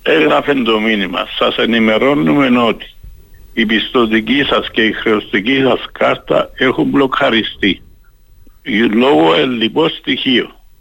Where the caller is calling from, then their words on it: Paphos, Paphos District, Cyprus; είμαι από την Πάφο.